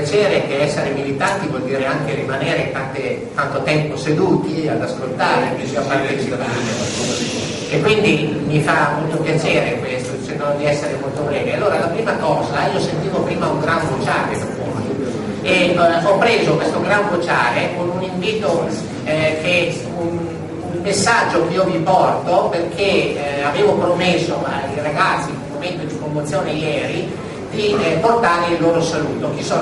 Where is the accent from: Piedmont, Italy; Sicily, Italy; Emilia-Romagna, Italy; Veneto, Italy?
Veneto, Italy; Verona; nella mia città, io vengo da Verona